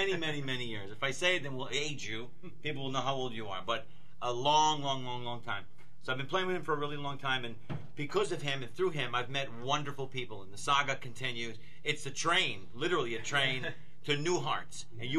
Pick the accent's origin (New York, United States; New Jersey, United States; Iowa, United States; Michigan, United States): New Jersey, United States; Elmwood Park; Elmwood Park, New Jersey.